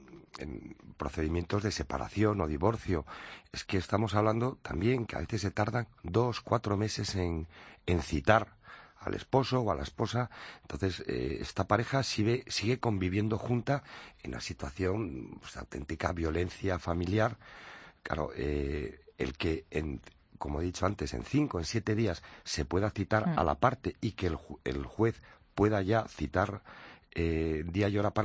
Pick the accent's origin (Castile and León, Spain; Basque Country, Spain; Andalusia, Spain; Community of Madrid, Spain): Community of Madrid, Spain; Al final somos madrileños y nos debemos a nuestro ayuntamiento y a nuestra comunidad.